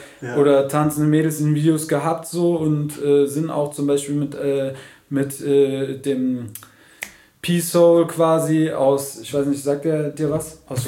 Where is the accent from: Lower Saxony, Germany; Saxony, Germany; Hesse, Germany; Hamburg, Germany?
Hesse, Germany; Frankfurt; man tritt halt als Frankfurter auf